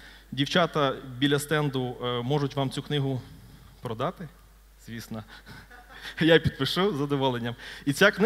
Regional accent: Odesa, Odesa Oblast, Ukraine; я з Одеси, хто не знає

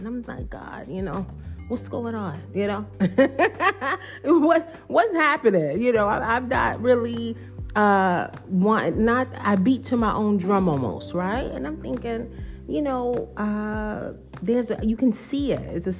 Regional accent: New York, United States; accent: New York; I just never really had a strong New York accent, you know. And it's crazy, you know, growing up around New Yorkers, I pretty much sounded the same over the course of my life.

